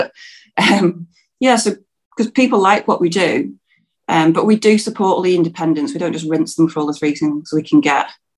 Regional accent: Blackpool, North West England, United Kingdom; I'm not from here. I'm from Blackpool.

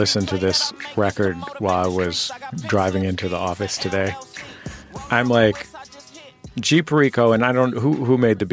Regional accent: California, United States; I'm from the Bay Area, right?

